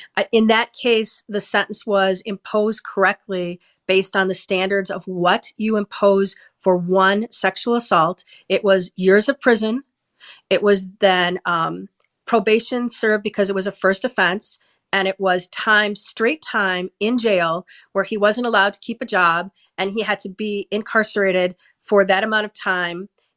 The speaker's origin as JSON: {"language": "English", "region": "Wisconsin", "country": "United States", "tie": "born or raised there", "said": "the citizens of my home state of Wisconsin."}